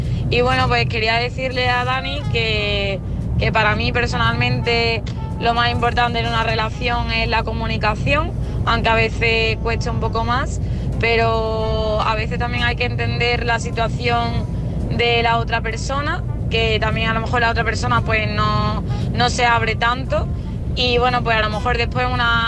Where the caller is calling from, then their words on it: Málaga, Andalusia, Spain; Hola, buenas noches. … llamo desde Málaga.